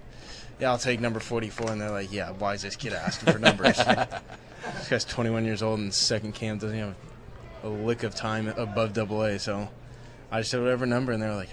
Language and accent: English; Elk Grove, California, United States; he was bashing my hometown, me and Buck, and he was like, "Oh, Elk Grove, what?"